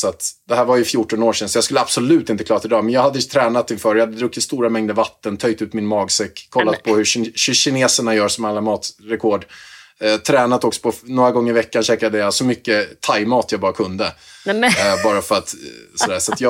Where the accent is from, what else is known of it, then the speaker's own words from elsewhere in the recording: Haninge, Stockholm County, Sweden; Ja, jag kommer från Haninge.